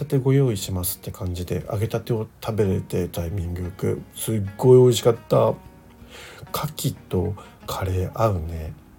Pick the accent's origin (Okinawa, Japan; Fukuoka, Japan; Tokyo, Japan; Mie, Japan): Okinawa, Japan; 私は沖縄出身なので雪と縁がないまま20代まで過ごしたので